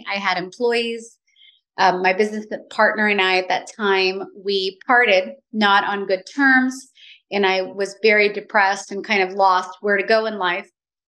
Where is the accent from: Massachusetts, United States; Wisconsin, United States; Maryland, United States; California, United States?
California, United States; San Francisco; I grew up in San Francisco, and when I became an adult and had my children, I moved out to the Peninsula. So both areas are considered my home.